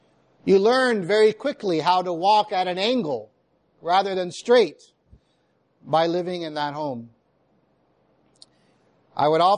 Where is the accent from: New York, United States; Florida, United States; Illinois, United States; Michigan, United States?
Florida, United States; Miami; Growing up in Southwest Dade County in Miami, in a Cuban, largely Cuban family